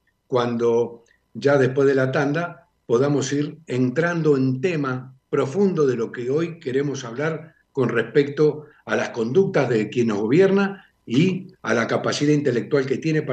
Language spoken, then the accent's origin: Spanish; Argentina; now in Spain; Yo soy argentino, tú eres argentino